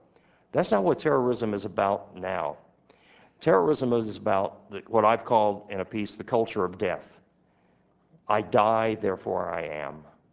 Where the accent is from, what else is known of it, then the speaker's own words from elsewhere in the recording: Texas, United States; which I guess as a Texan I take responsibility for